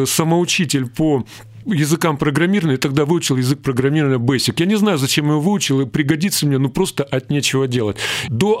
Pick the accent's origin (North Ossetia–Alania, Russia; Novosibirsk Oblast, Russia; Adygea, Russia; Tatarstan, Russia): Adygea, Russia; Maykop; born there; Родился я в Краснодарском крае, это Адыгея, Майкоп.